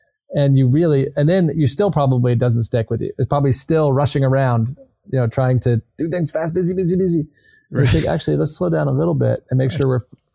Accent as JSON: {"language": "English", "region": "North Carolina", "country": "United States", "tie": "born or raised there", "said": "I grew up in North Carolina, you know, in kind of the, you know, very near Pinehurst."}